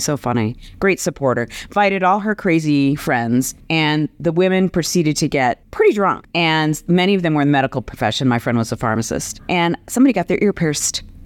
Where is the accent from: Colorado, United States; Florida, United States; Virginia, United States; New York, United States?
Colorado, United States; Denver; So, yes, I grew up in South Denver and went to Thomas Jefferson High School.